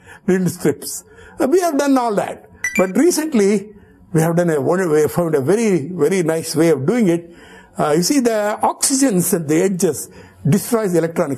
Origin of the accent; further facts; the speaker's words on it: India; Of course, being an Indian, I am very fond of Raman spectroscopy.